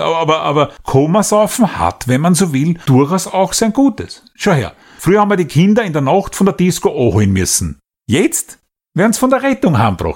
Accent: Vienna, Austria; spürst das richtig, wie als Wiener ab dem Rapidstadion von Kilometer zu Kilometer dein Sympathiewert sinkt.

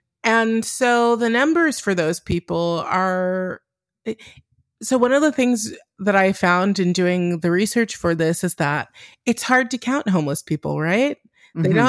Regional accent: Pasadena, California, United States; I mean, just thinking about my hometown, Pasadena, I grew up in the Black area of Pasadena. It was very nice. It was just a lot of Black people.

